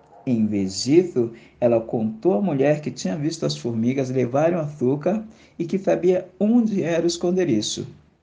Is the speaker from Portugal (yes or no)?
no; São Paulo, Brazil; eu sou de São Paulo, capital, aonde eu estou, e eu me lembrei de você.